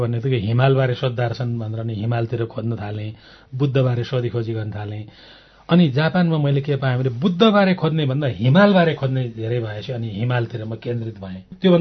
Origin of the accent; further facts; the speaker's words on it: Koshi Province, Nepal; यो म झापाको गाउँमा हुर्केँ